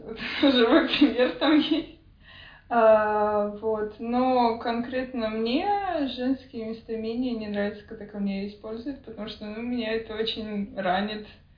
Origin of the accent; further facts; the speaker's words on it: Brest, Brest Region, Belarus; now in Vilnius, Lithuania; Я из Белоруссии. Родился и прожил большую часть своей жизни в Бресте, но на данный момент я нахожусь в Вильнюсе, так как обучаюсь здесь.